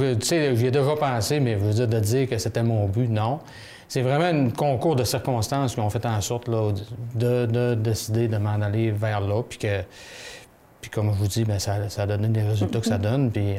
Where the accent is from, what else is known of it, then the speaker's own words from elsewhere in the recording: Dolbeau-Mistassini, Quebec, Canada; Tu sais, j'ai toujours demeuré à Dolbeau-Mistassini. Mm. Je suis né à Dolbeau-Mistassini. J'ai toujours été fier de cette ville-là. J'ai toujours aimé cette ville-là.